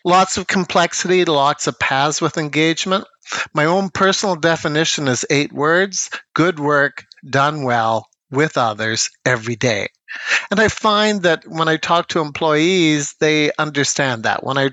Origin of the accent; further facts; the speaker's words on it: the Prairies, Canada; It's prairie-like. I'm from the Canadian prairies.